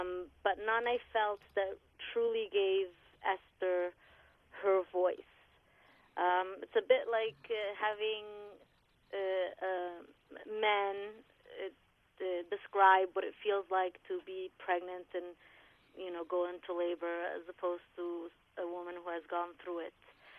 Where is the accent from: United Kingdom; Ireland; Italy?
Italy; moved away as an adult; also born or lived in New York; now in Davis, United States; I grew up in Italy, I got married, I moved to New York, and then we moved to Davis, California, where my husband and I work with the Jewish community and the university.